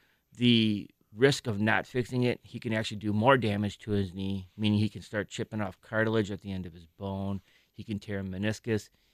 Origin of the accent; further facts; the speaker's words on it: Delafield, Wisconsin, United States; Yeah, well, I grew up locally in the Delafield area. I went to the Heartland Arrowhead School District, and then I went to Marquette High School.